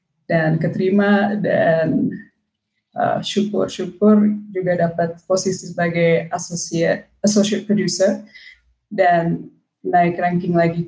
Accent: South Tangerang, Banten, Indonesia; moved away as an adult; Tangerang Selatan, dari BSD.

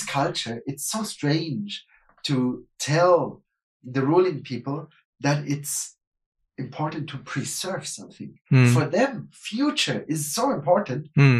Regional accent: Munich, Bavaria, Germany; I am from Munich, and sitting in Munich, it would never, ever come to my mind that I would write Bavarian music.

